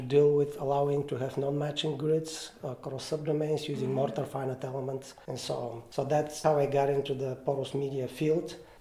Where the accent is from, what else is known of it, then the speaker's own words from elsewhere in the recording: Bulgaria; moved away as an adult; now in United States; I'm originally from Bulgaria, so I did my undergraduate education in Bulgaria. I got a master's degree in mathematics from University of Sofia.